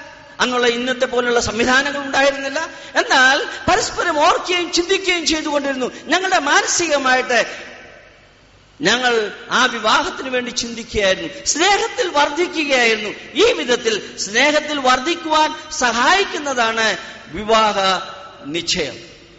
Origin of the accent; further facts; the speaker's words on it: Mumbai, Maharashtra, India; ഞാൻ അറിയാം, ഞാൻ ബോംബെ പട്ടണത്തിൽ നിന്നാണ് വരുന്നത്.